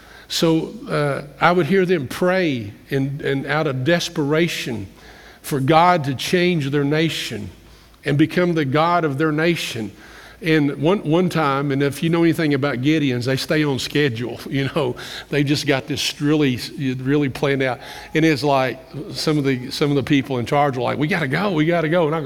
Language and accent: English; Kentucky, United States; accent: Kentucky; here I am with my Kentucky accent trying to get them to understand